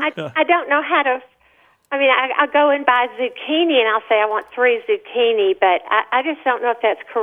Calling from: Austin, Texas, United States; it's a double first name, like Peggy Sue, and I'm calling from Austin, Texas.

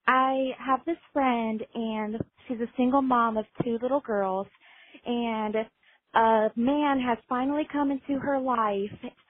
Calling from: Cincinnati, Ohio, United States; I'm calling from Cincinnati, Ohio.

